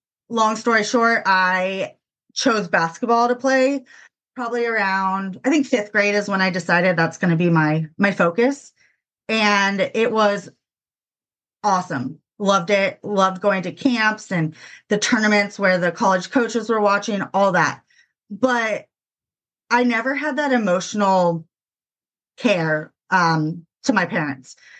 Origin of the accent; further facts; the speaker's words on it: California, United States; Yeah, so I grew up in California, still there, or here, whatever you want to call it.